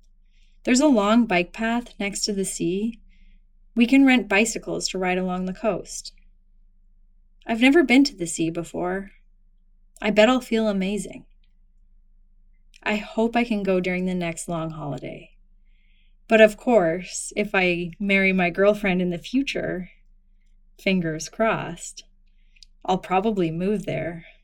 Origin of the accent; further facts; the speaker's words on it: Guizhou, China; I'm from Guizhou, so Weihai is pretty far north.